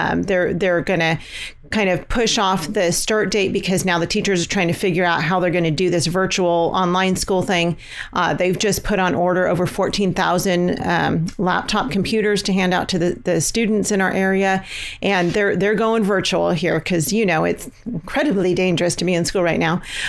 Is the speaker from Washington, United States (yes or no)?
no; California, United States; We have many friends we're from California, and so we have many, many friends in California who are public school educators.